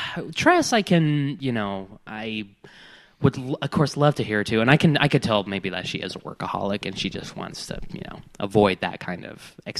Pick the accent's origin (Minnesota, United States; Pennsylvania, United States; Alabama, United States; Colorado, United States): Colorado, United States; I'm from Colorado.